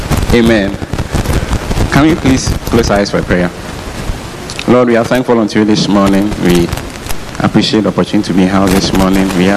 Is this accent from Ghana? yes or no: yes; Ghana; I'm from Ghana